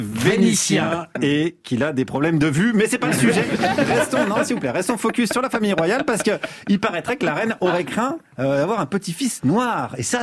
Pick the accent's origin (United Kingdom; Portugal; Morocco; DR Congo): United Kingdom; accent: English; French is a second language; J'ai un accent anglais à mi-chemin entre Jean-Pierre Raffarin et Juliette après deux mojitos.